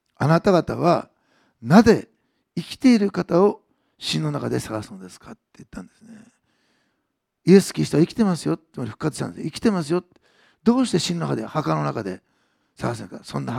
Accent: Osaka, Japan; born there; 大阪生まれの食べ物が好きだから

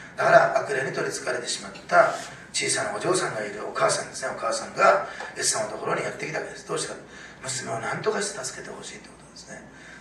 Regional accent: Osaka, Japan; born there; 私は大阪生まれで知らなかったんです

